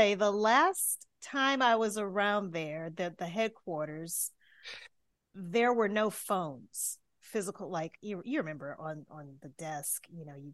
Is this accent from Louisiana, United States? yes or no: yes; Louisiana, United States; I'm originally from Louisiana.